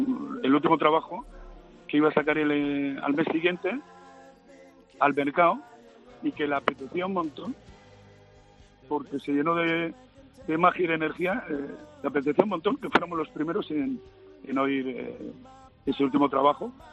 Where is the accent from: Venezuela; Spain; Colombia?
Spain; Bilbao, Basque Country; Yo como buen vasco, como buen bilbaíno